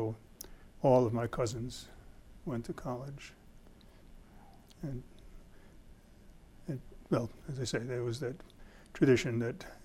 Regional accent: Long Beach, New York, United States; also born or lived in Brooklyn; I was born in Brooklyn, borough of New York City, April 21st, 1942. And we moved from there. I was the only child. And we moved from there when I was about five to Long Beach, New York, part of the south shore of Long Island.

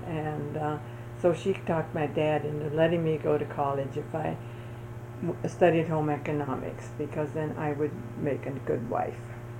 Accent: Kansas, United States; Well, I was born in Kansas on a farm at the end of the road, literally, and went to a one-room schoolhouse through seventh grade.

